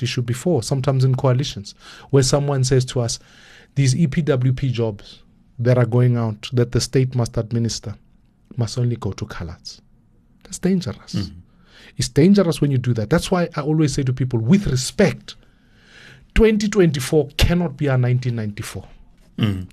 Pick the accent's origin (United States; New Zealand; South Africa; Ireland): South Africa; Dobsonville, Gauteng; I grew up in Dobsonville. We had a train from Naledi Station to Joburg.